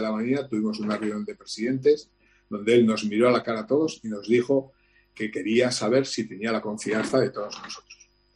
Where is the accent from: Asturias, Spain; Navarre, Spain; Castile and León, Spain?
Navarre, Spain; Tafalla; fiestas de mi pueblo, de Tafalla